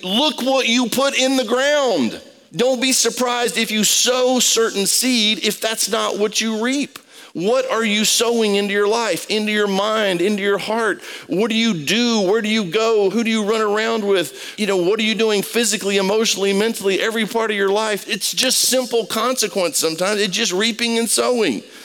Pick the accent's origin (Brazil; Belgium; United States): Brazil; moved away; I grew up in Brazil, so that's coffee, the stuff they're serving here.